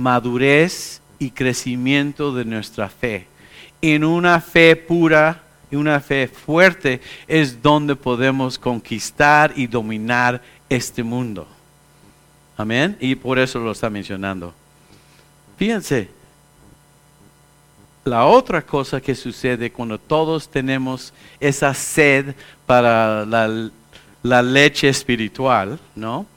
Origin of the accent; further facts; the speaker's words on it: Mexico; moreno. Yo mexicano. Mi hermano ahí estaba también. Y le dicen que es un mexicano blanco porque se ve como español.